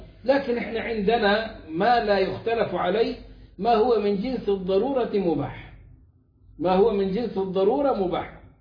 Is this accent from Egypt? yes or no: yes; Egypt; عندنا في مصر